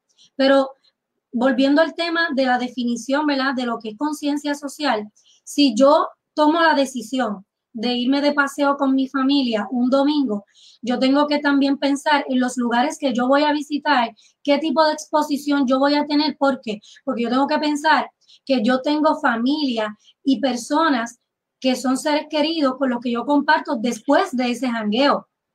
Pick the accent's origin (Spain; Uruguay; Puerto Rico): Puerto Rico; para hablar como se debe, como boricua.